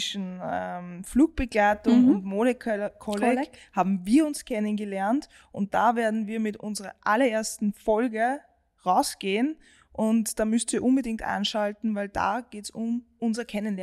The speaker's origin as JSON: {"language": "German", "region": "Vienna", "country": "Austria", "tie": "born there", "said": "Ich bin 32 Jahre alt. Ich bin in Wien geboren."}